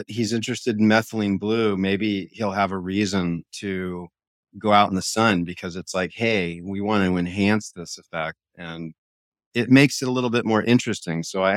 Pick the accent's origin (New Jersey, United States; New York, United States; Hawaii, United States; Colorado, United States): Hawaii, United States; I've been a sun child since I was a kid. I grew up in Hawaii.